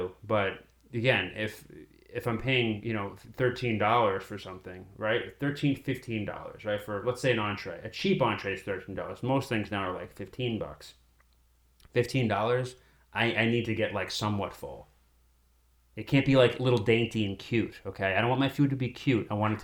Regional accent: Boston, Massachusetts, United States; And then, of course, I grew up in Boston.

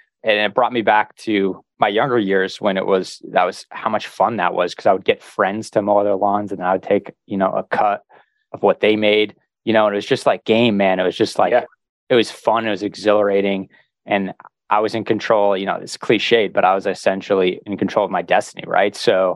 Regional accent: Northeast, United States; You know, I'm from the Northeast, so also had snow removal.

